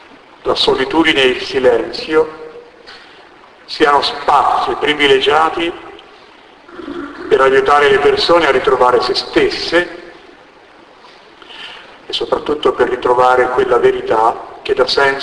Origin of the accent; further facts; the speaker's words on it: Umbria, Italy; Vengo dalla terra di San Francesco